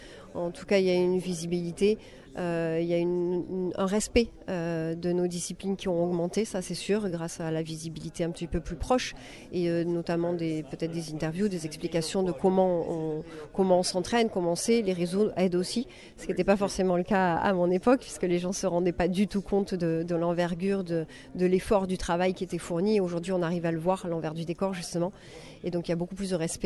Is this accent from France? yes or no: yes; Aix-en-Provence, Provence-Alpes-Côte d'Azur, France; Je suis de la région PACA et je suis d'Aix-en-Provence.